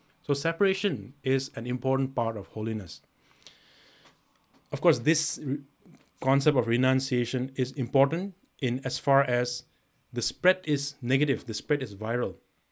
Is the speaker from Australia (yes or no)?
no; India; growing up in India, we're bombarded with images and so people who are who we call God men, right? Holy men.